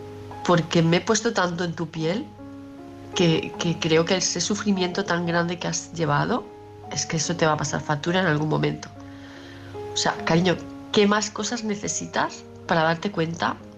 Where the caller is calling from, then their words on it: Palma, Balearic Islands, Spain; de Palma de Mallorca.